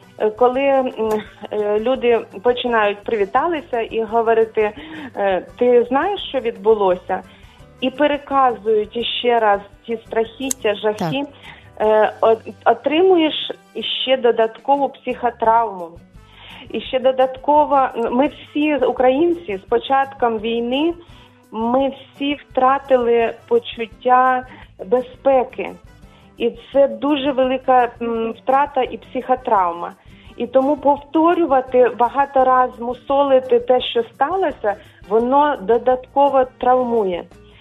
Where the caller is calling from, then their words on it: Kyiv, Ukraine; Я з Києва